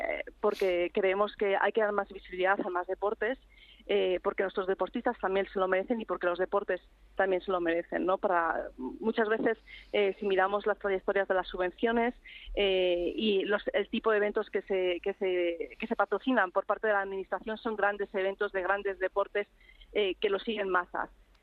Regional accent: Soria, Castile and León, Spain; Que soy de Soria, lo siento.

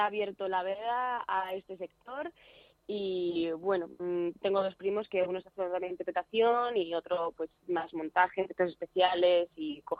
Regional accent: Madrid, Community of Madrid, Spain; Correcto, soy madrileña.

